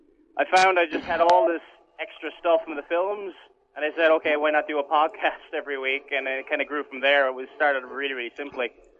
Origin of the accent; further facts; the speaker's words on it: Munster, Ireland; Originally, I was born in Cork City. Well, that's the hospital I was born in. I grew up in the country, really. And I grew up in a Roman Catholic family, somewhat religious.